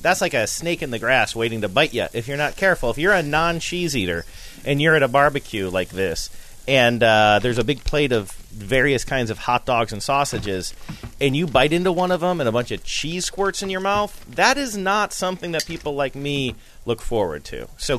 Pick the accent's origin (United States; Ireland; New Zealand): United States; Ohio; I grew up in the Midwest, and so when we bought hot dogs in Ohio, we would go to the grocery store